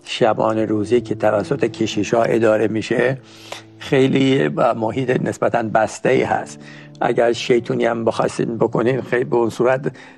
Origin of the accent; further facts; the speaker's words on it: Iran; moved away as an adult; منم پس 3 ماه یا 4 ماه بعد از انقلاب از ایران اومدم بیرون